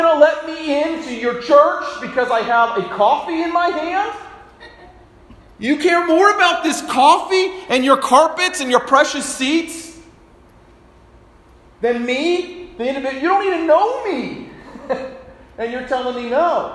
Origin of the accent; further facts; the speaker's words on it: California, United States; I was from California before I came up here. And I was involved in some big churches there.